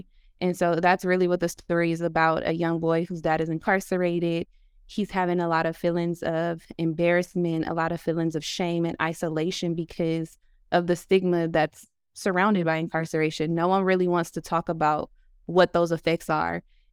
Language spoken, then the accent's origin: English; Los Angeles, California, United States; I am from Los Angeles, California, South Central to be exact.